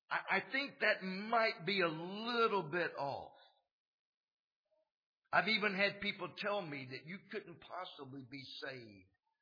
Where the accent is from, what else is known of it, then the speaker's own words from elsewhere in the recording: Clarksville, Tennessee, United States; born there; But I was born on November 22nd. I was born in an apartment in Summit Heights, Clarksville.